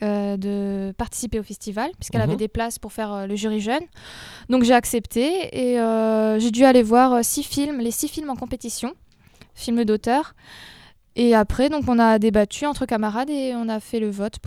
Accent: Grand Est, France; Alors je viens d'Alsace, près de Strasbourg

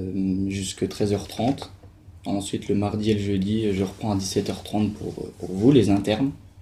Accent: Nomexy, Grand Est, France; Je vais avoir 23 ans, donc le 19 décembre, et je suis de Nomexi, dans les Vosges.

